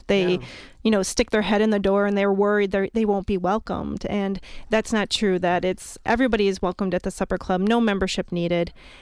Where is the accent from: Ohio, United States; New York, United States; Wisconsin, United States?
Wisconsin, United States; Oneida; moved away as an adult; also born or lived in Chicago; Well, I grew up in Wisconsin, right outside of Green Bay in Oneida, and I went to school in Chicago.